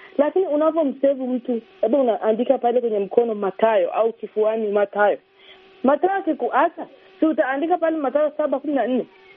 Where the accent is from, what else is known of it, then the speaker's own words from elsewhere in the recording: Babati, Manyara, Tanzania; nimekuwa Babati, nimezaliwa huko, nimekaa na Wairaq, nawafahamu Wairaq. Hata watu wengine wanajua mimi ni Mwiraq.